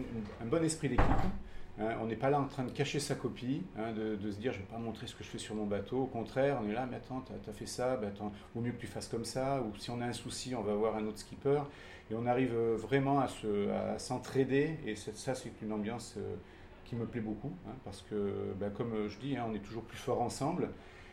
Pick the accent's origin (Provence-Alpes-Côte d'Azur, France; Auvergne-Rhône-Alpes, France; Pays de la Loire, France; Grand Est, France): Provence-Alpes-Côte d'Azur, France; Apt; je viens du Vaucluse, hein, au pied de Apt, exactement, au pied du Luberon.